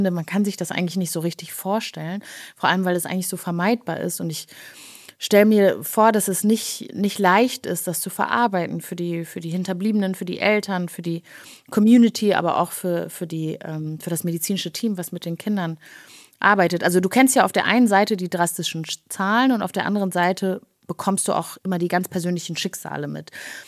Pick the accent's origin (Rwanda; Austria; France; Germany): Rwanda; sowas Ähnliches habe ich früher als Kind in Rwanda zum Frühstück gegessen